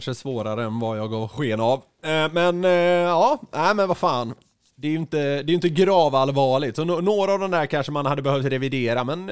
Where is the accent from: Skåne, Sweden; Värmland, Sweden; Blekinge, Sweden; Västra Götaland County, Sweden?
Västra Götaland County, Sweden; Gothenburg; now in Stockholm, Sweden; Dels så handlar det ju om Göteborg, som ju är min hemstad. Och även om jag inte liksom bott, om man säger så, i Göteborg på över ett decennium, så liksom Göteborg är alltid hemma på något sätt.